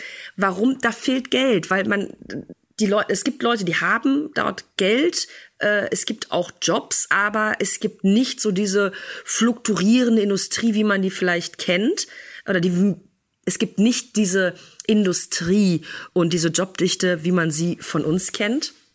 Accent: North Rhine-Westphalia, Germany; ich komme aus Ostwestfalen, Lippe vom Dorf.

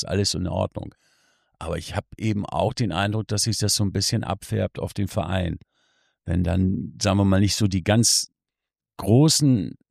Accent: Bremen, Germany; ich als Bremer liebe diese Stadt sehr.

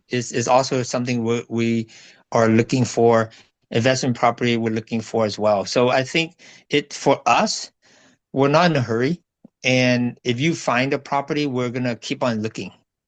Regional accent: California, United States; Like a lot of your clients, we're from the US. So I am from California.

